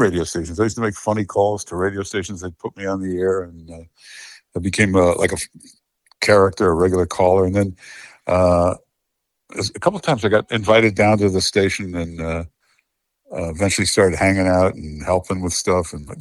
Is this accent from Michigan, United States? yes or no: yes; Detroit, Michigan, United States; I grew up in Michigan, Detroit, Michigan.